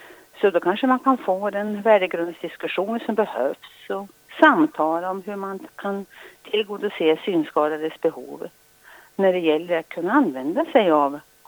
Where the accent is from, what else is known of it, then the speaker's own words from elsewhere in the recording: Fränsta, Västernorrland County, Sweden; och jag är ifrån Fränsta, Ånge kommun. Jag är 68 år.